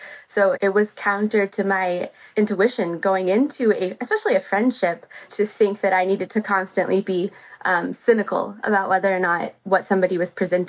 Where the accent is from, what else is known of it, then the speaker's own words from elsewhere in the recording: Knoxville, Tennessee, United States; now in New York, United States; Sure. I grew up in Knoxville, Tennessee.